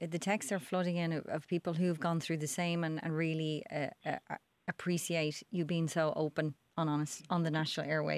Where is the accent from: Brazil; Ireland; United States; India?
Ireland